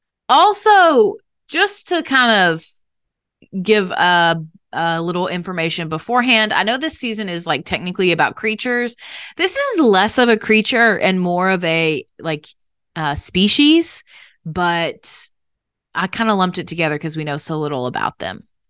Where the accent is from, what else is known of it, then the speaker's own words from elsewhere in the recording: Canada; My mother is African American and of a slave trade brought line, and I was born and raised in Canada.